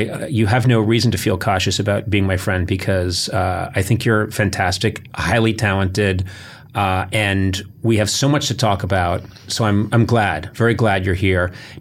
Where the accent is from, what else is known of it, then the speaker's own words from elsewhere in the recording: Brookline, Massachusetts, United States; I'm from Brookline, Massachusetts, and you are from Newton.